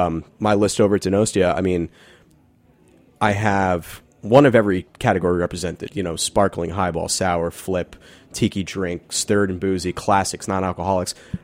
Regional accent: Manhattan, New York, United States; I'm from Manhattan, so I don't really get out here so much and see what's hopping.

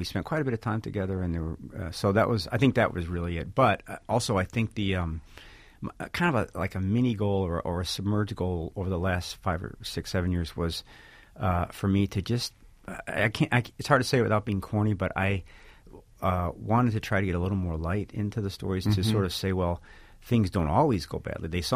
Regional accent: Chicago, Illinois, United States; I was raised Catholic in Chicago and in the 60s.

